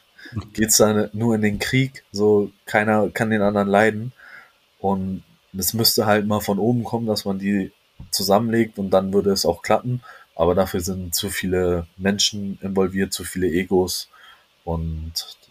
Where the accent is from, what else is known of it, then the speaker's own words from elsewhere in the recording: Hamburg, Germany; natürlich will man als Hamburger immer selber sehen, dass der Hamburger Standort aufblüht.